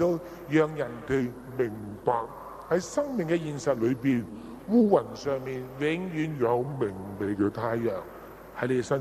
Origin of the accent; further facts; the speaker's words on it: Hong Kong; 濕濕立立，我哋香港人係過慣呢種生活係嘛？